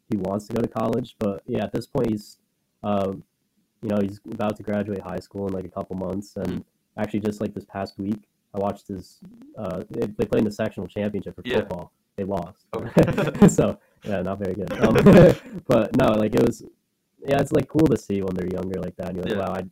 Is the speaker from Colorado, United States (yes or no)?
no; Delhi, New York, United States; I came from Delhi, New York. Very small town, right near Oneonta.